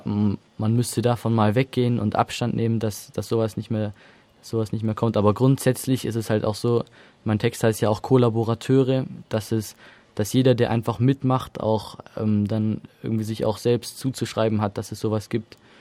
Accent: Tübingen, Baden-Württemberg, Germany; Ich komme aus Tübingen in der Nähe von Stuttgart.

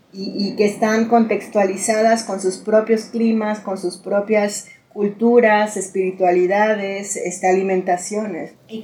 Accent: Xochimilco, Mexico City, Mexico; vivo en Xochimilco, de donde soy originaria.

